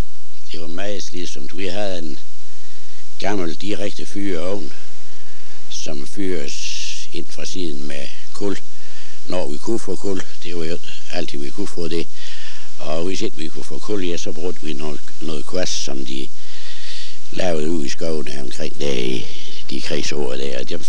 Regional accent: Frøstrup, North Denmark Region, Denmark; Nej, jeg kommer fra Frøstrup. Det er min by, som er opfødt som dreng.

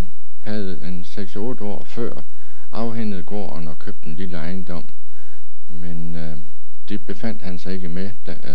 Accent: Østerjølby, North Denmark Region, Denmark; jeg er født i Østerjølby på Mors i 29, så jeg bliver så 62 i år.

